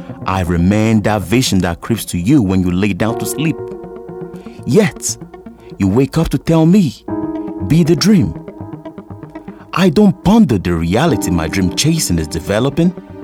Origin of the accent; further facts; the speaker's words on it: Nigeria; now in Cape Town, South Africa; I'm a Nigerian. I reside in Cape Town right now.